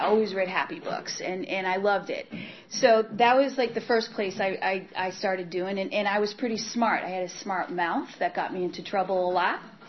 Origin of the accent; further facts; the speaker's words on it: Worcester, Massachusetts, United States; I'm from Worcester, Massachusetts, and I grew up in the projects of Worcester, Massachusetts, so I'm an Irish scrapper.